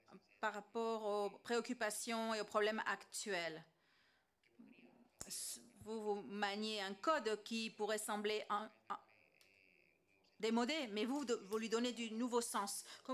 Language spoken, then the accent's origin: French; Chile; Je viens du Chili.